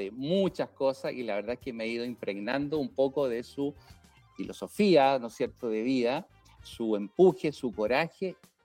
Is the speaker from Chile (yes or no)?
yes; Chile; Mire, yo soy médico gastroenterólogo de Chile